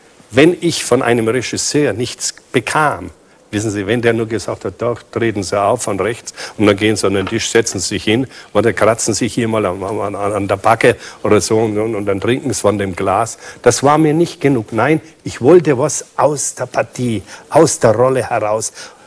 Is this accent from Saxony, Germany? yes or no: no; Nuremberg, Bavaria, Germany; So, ich bin Franke, ich bin Nürnberger, ich spreche doch wahrscheinlich ein bisschen Dialekt.